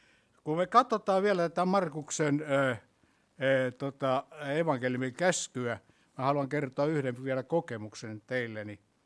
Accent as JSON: {"language": "Finnish", "town": "Kotka", "region": "Kymenlaakso", "country": "Finland", "tie": "born or raised there", "said": "Meillä Kotkassa, mä oon voinut kertoa tämän. En tiedä, sodan jälkeen niin leikittiin aina kaikkia sotaleikkejä."}